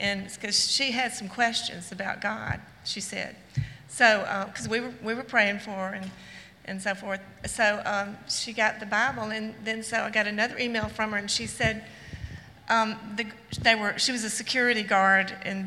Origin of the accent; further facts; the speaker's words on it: Alabama, United States; from Alabama. We're frequent visitors.